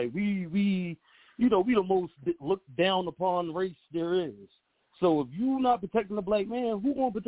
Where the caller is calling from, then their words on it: Philadelphia, Pennsylvania, United States; I'm calling from Philly.